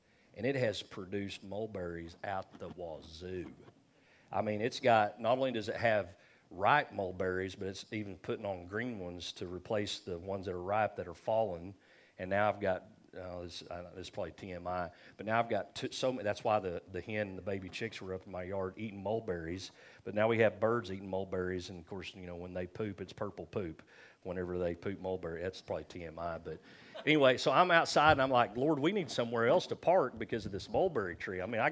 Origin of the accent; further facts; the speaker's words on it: Bowie, Texas, United States; born there; also born or lived in Oklahoma; I was born in Bowie, Texas. So I was like, this is God. This is God. I'm making full circle, baby. We're going from Oklahoma back to Texas